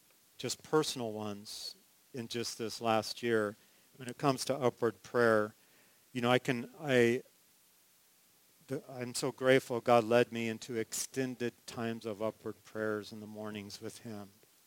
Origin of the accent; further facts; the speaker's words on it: United States; Now, us, we are so American that I need you to think like, you know, like a Hebrew here, or even the Greek church.